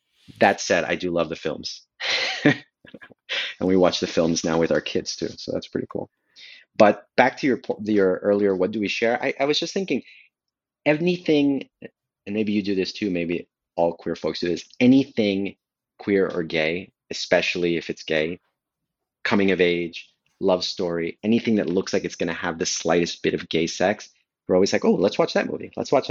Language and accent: English; New York, United States; now in Seattle, United States; I was born in New York. I'm a New Yorker, I feel, in every way.